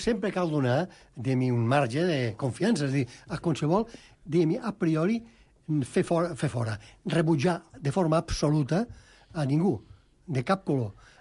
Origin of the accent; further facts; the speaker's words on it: Tortosa, Catalonia, Spain; soc d'un poble al costat de Xerta, soc de Tortosa.